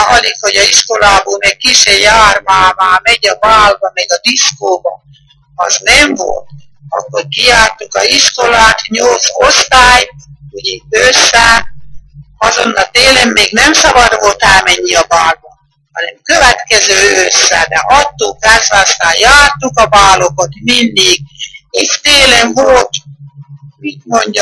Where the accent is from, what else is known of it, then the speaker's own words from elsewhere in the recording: Moča, Nitra Region, Slovakia; Elmondtam … Dunamocsot. Születtem 1921. július 10